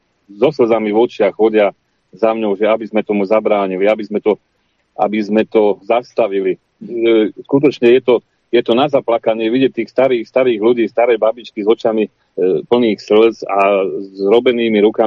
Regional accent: Šurany, Nitra Region, Slovakia; Pracujem v poľnohospodárstve, pochádzam zo Šurian, narodil som sa tu, žijem tu celý svoj život od 86. roku

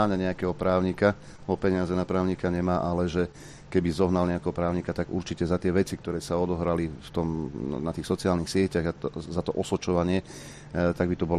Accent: Nitra, Nitra Region, Slovakia; a kto som ja, chlapec z Klokočiny

